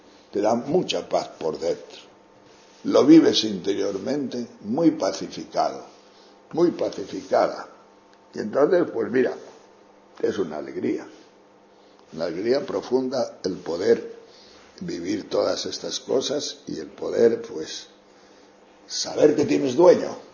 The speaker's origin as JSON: {"language": "Spanish", "town": "León", "region": "Castile and León", "country": "Spain", "said": "Porque yo soy de León y allí hay mucho ganado y muchos lobos y osos."}